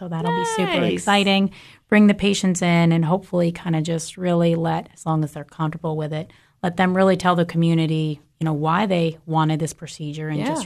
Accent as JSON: {"language": "English", "region": "New York", "country": "United States", "said": "if you think back, I'm originally from New York."}